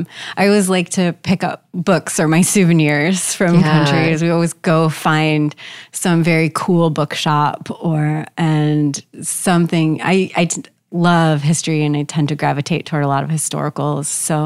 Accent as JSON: {"language": "English", "town": "New York City", "region": "New York", "country": "United States", "said": "being a New Yorker, my husband and I don't own a car."}